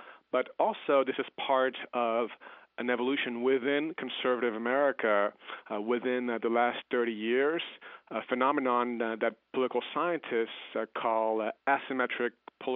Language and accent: English; Paris, Île-de-France, France; English is a second language; also born or lived in Nairobi, Kenya; after being born in Nairobi, I grew up in Paris in a very multicultural environment, not very far from the Eiffel Tower, speaking French with my mom and English with my dad.